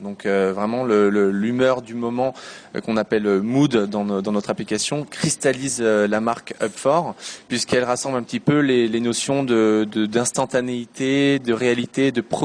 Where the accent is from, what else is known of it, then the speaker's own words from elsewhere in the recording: France; Effectivement, j'ai grandi en France, puis j'ai étudié à l'étranger, notamment au Canada, aux États-Unis, en Espagne.